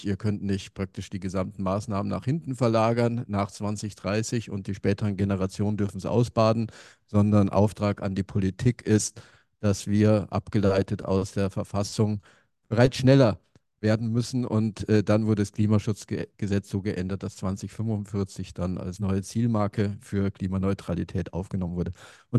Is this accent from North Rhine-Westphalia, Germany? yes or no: no; Brandenburg, Germany; Ich komme selber aus dem Landkreis Barnim